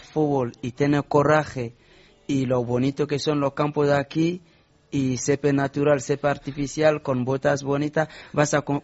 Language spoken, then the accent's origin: Spanish; Mali; Spanish is a second language; Pues también soy de Mali.